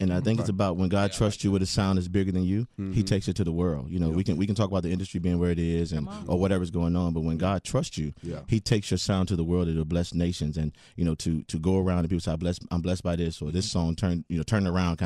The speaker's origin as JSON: {"language": "English", "town": "Chicago", "region": "Illinois", "country": "United States", "said": "You know, we're from Chicago."}